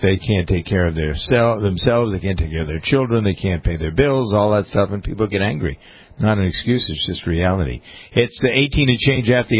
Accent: Boston, Massachusetts, United States; moved away as an adult; also born or lived in Ohio; because I had explained for a few minutes I was from Boston, and I came here to do this, that, and the other thing. I went to school in Ohio. Got a lot of Ohio attitudes

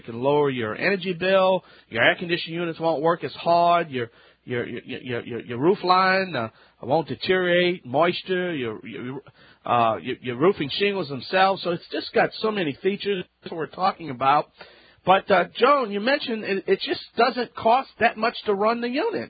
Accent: Louisiana, United States; That's right … from the Bayou Land.

